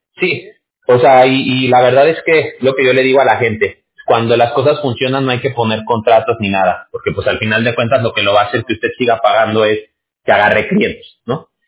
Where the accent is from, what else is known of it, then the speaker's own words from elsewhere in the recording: Mexico; Yo me crié en México, pues tengo un acento y todo